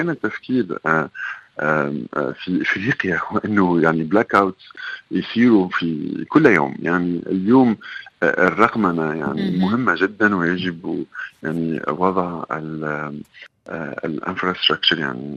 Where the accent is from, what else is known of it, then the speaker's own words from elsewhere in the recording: Tunisia; انا من تونس وانا افريقي